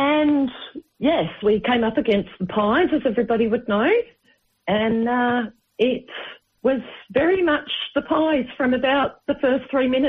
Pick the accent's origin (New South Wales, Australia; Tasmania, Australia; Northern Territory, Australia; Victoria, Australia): Victoria, Australia; Yeah, well, being originally a Victorian